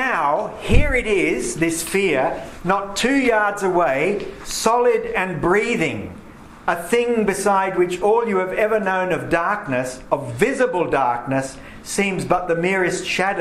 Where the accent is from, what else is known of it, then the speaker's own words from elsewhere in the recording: Austria; I was brought up in Austria